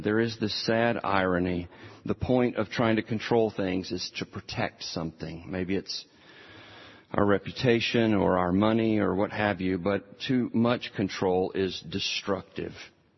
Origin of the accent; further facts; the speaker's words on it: Starkville, Mississippi, United States; We both grew up in university towns. He's from Baton Rouge. I'm from Starkville.